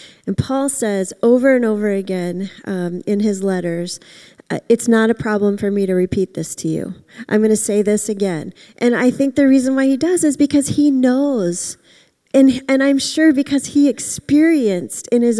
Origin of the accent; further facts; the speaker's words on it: Florida, United States; so I grew up in Florida, and I lived on the West Coast with the beach